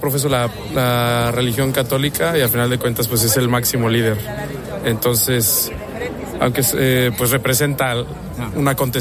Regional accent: Mexico; now in Spain; De México.

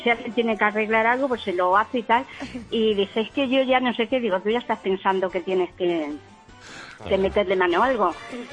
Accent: San Sebastián de los Reyes, Community of Madrid, Spain; Aquí somos de San Sebastián de los Reyes, está en Madegas.

